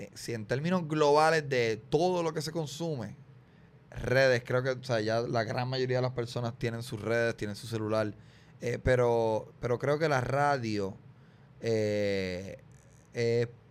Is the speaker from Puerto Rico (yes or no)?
yes; Puerto Rico; pero yo que vengo de PR y lo puedo comparar.